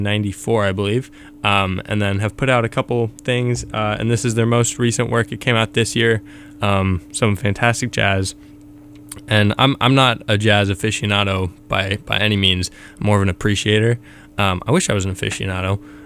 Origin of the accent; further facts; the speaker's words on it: Berkeley, California, United States; some jazz from Berkeley, no less, which is my hometown.